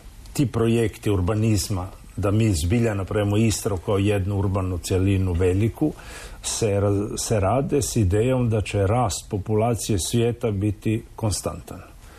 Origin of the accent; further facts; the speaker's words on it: Dalmatia, Croatia; Klima je kao kod nas u Dalmaciji.